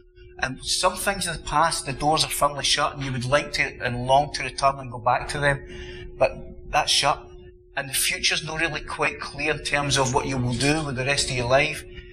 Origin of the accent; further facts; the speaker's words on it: Glasgow, Scotland, United Kingdom; I know I'm from Glasgow, but have been redeemed.